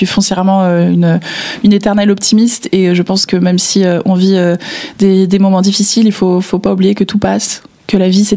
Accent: Les Lilas, Île-de-France, France; born there; Je suis née au Lila, dans 93.

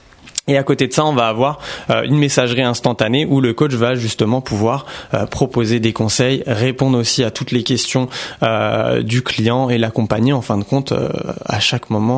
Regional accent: Argenteuil, Île-de-France, France; Alors moi, je suis d'Argenteuil.

